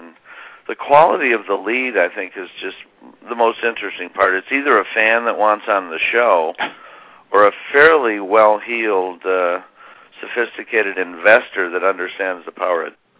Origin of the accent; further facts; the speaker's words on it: Indiana, United States; We're both Hoosiers. We're from Indiana.